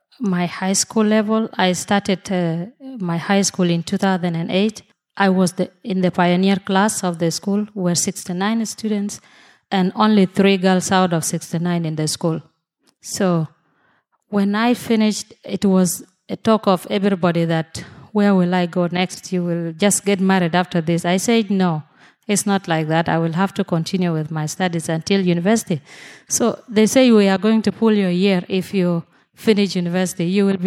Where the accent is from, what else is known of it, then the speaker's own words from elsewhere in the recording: South Sudan; I'm from South Sudan.